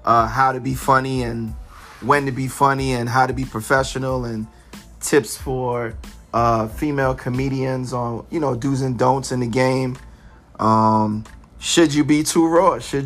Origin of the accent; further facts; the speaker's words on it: Brooklyn, New York, United States; I'm from Brooklyn, New York, as you know, East New York.